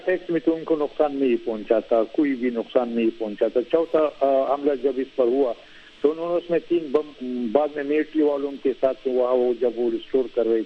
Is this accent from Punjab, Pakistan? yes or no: no; Swat, Khyber Pakhtunkhwa, Pakistan; لیکن جہاں تک میں سوات کا ہوں